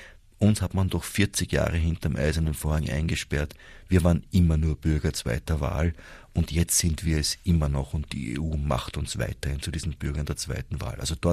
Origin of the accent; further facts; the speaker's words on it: Vienna, Austria; Als Wiener erlebt man das mit der Nachbarstadt Bratislava im Alltag.